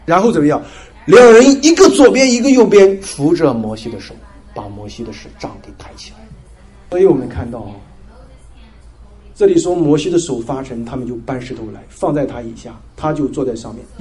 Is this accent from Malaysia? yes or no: no; Singapore; moved away as an adult; 我读神学院的时候，我从新加坡来哈，来到北美读神学院。